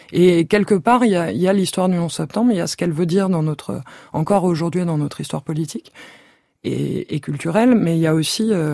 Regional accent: France; Moi, en tant que Française, j'ai écrit ce livre en tant que Française.

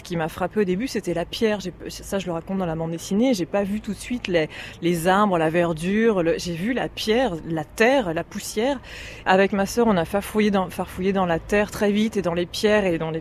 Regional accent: Niort, Nouvelle-Aquitaine, France; born there; Moi, je suis née à Niort. On a passé quelques petites années dans la ville de Niort, dans une petite maison de ville. Et quand j'ai eu 7 ans, mes parents se sont dit bon, voilà, la ville, ça suffit. On va retrouver la campagne.

